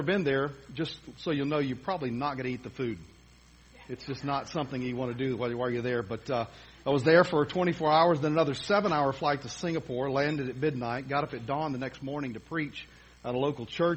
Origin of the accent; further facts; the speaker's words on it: Little Rock, Arkansas, United States; I started out in my hometown, obviously, of Little Rock